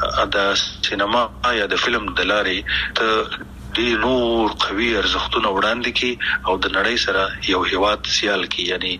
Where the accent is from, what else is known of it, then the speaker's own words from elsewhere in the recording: Afghanistan; مونږ کوم افغانان یو چې خپل خپې وهو